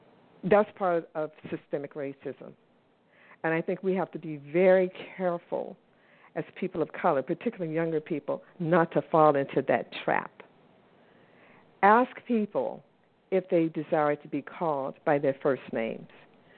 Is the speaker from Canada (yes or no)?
no; the South, United States; I'm originally from the South, and I grew up in the South, and I went to school. I went to a college in the Northeast.